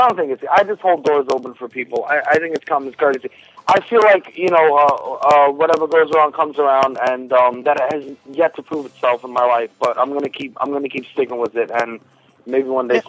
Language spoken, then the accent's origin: English; Queens, New York, United States; I'm from Queens. Yeah, I really am.